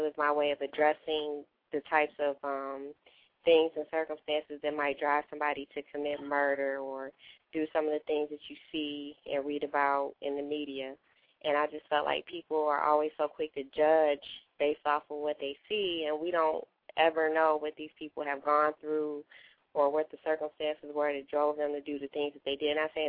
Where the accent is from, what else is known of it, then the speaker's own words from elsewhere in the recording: Detroit, Michigan, United States; Okay, yeah, I'm from the west side area. McNichols and Foyer.